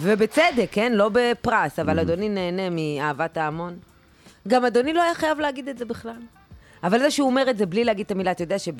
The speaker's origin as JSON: {"language": "Hebrew", "region": "Northern District", "country": "Israel", "said": "אני גם מהצפון במקור"}